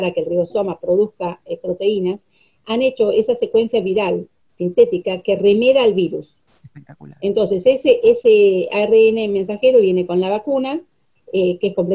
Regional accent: Argentina; now in United Kingdom; el Reino Unido me dio posibilidades de desarrollarme científicamente, que por X razón en Argentina no lo podía conseguir.

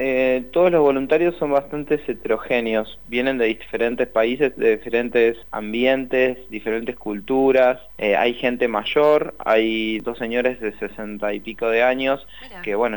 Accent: Argentina

